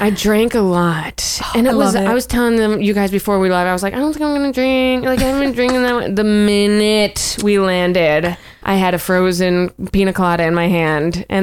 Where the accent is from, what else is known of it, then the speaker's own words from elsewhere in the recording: Buffalo, New York, United States; I'm from Buffalo. I've driven on icy roads.